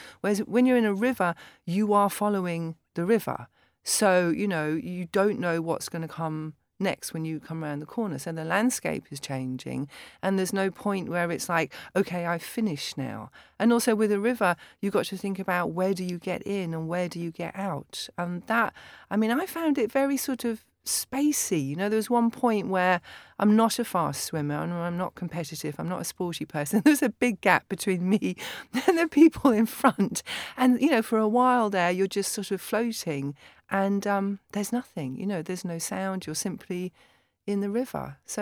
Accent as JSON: {"language": "English", "region": "London", "country": "United Kingdom", "tie": "born or raised there", "said": "I'm a Londoner born and bred, although I've lived abroad for a long time."}